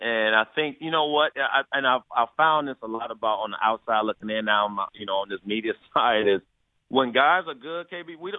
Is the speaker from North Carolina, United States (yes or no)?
no; Chicago, Illinois, United States; I'm from Chicago.